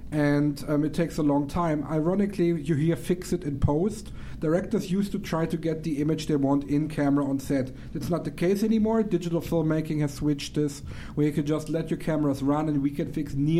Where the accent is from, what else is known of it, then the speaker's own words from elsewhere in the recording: Germany; I grew up in Germany, so we called it gymnasium.